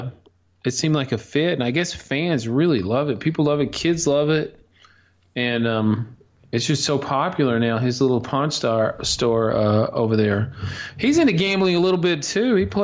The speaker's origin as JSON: {"language": "English", "town": "Dallas", "region": "Texas", "country": "United States", "said": "I mean, I'm from Dallas, but and it's hot there, but we don't get 112, 115."}